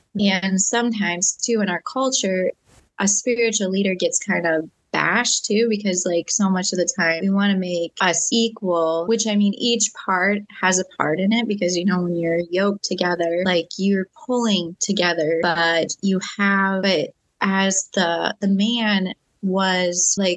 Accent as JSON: {"language": "English", "region": "Nebraska", "country": "United States", "tie": "born or raised there", "said": "because I grew up in Western Nebraska. And so sometimes, like, we want to be like tough girls, you know, like tough country girls."}